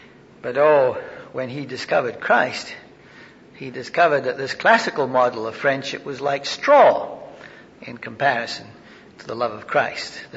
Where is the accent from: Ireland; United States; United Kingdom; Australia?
United Kingdom; moved away; which struck us very strange when we came over from Britain